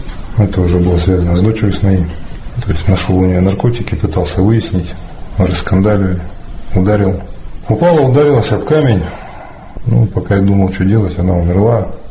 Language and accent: Russian; Nizhny Tagil, Sverdlovsk Oblast, Russia; Да, я родом из Нижнего Тагила. Проживал там, был мастером по приемке цветного металла.